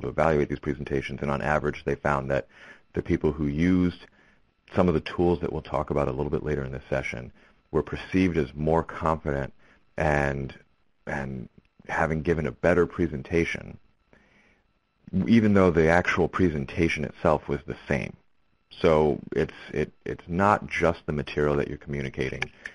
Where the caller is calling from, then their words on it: Manhattan, New York, United States; I'm calling in from Manhattan